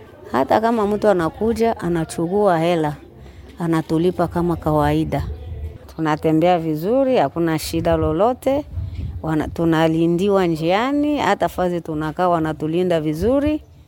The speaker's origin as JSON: {"language": "Swahili", "country": "DR Congo", "lives_now": "Tanzania", "said": "natoka Kongo mimi nakuja hapa."}